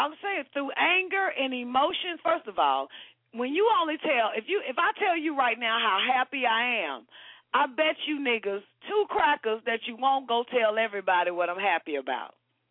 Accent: the South, United States; I'm from the South. I'm a Southern Belle.

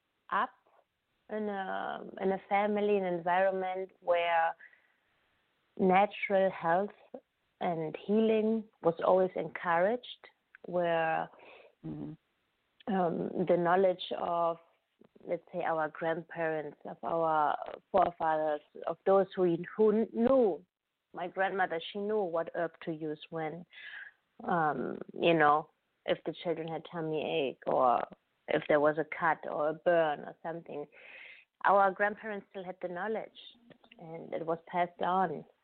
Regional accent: Germany; also born or lived in Africa / Asia; Mostly in Germany, but also in Africa and Asia. So my family was also, we were traveling and living in different countries.

